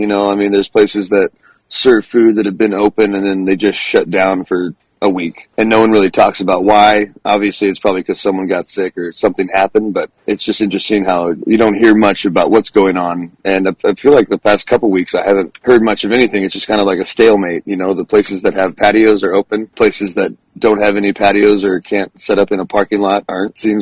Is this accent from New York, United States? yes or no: no; California, United States; I love Southern rock, but people kind of get confused when we're from California, but we're playing Southern rock.